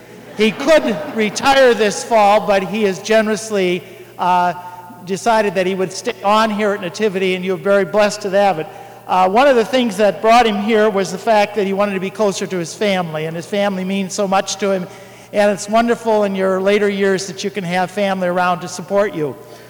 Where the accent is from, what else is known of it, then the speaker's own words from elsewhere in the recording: Cascade, Iowa, United States; I am from Cascade as well